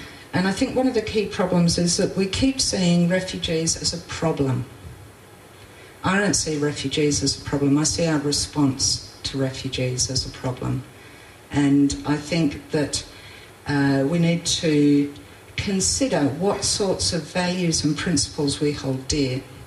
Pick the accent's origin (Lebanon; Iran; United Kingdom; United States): Iran; So yes, I'm a refugee. I'm from Iran.